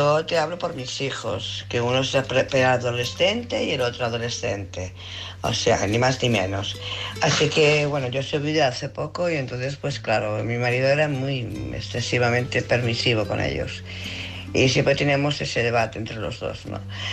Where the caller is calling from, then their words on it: Barcelona, Catalonia, Spain; de Barcelona.